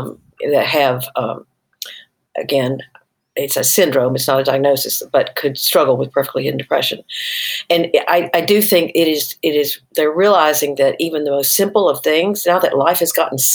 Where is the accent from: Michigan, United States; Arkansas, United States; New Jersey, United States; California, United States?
Arkansas, United States; I'm from Arkansas after all, you know?